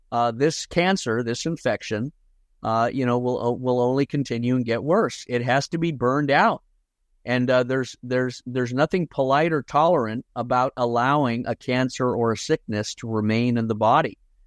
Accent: United States; Yeah, we're American, but we're also Scottish, and we celebrate our unique culture as Scottish in the Scottish Highland Games.

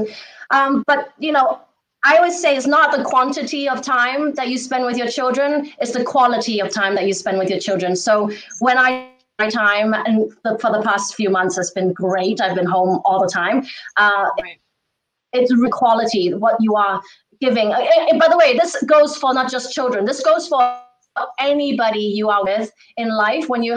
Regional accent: England, United Kingdom; moved away as an adult; now in United States; I grew up in England. I studied in a British boarding all-girls school. My family's in Hong Kong

